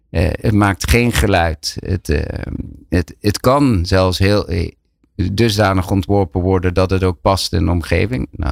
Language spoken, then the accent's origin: Dutch; Limburg, Netherlands; born there; moved away as an adult; ik ben ooit geboren in Limburg. Dat hoor je niet meer helemaal terug. Naar Delft gegaan.